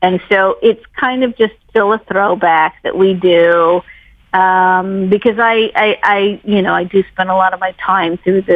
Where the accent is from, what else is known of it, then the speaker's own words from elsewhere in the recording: Midwest, United States; and I grew up in the Midwest